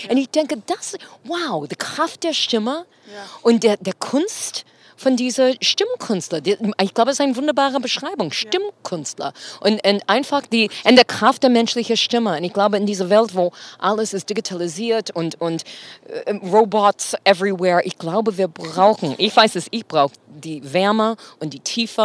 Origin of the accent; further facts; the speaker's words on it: United States; German is a second language; für mich als Amerikanerin